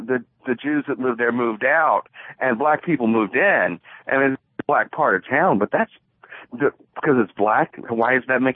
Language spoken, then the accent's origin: English; Baltimore, Maryland, United States; Hi, I'm from Baltimore.